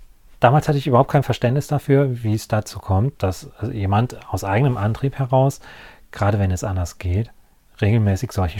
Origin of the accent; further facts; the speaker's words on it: North Rhine-Westphalia, Germany; born or raised there